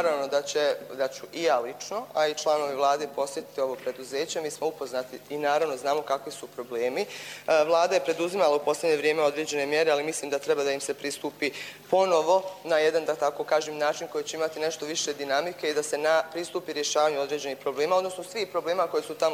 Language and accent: Serbian; Teslić, Republika Srpska, Bosnia & Herzegovina; vezana za sve ono što se dešava na teritoriji Tesića, ali to je moj rodni grad